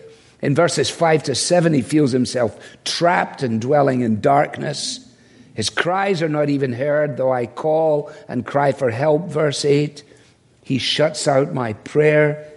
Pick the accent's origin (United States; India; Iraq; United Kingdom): United Kingdom; Scotland; I mean, as I say it as a Scotsman, the Irish sent the bagpipes to Scots people as a joke.